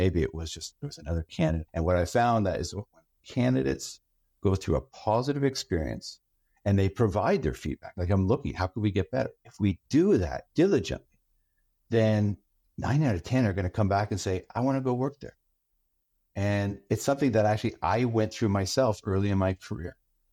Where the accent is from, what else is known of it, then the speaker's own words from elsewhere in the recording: Canada; so I'm Canadian, in all transparency, I'm Canadian.